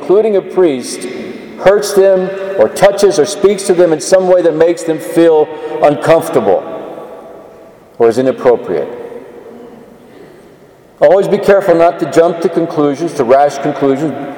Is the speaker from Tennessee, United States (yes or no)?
no; Texas, United States; And I love Texas. I'm a Texan. I don't know if you all know that, but I am a Texan, through and through.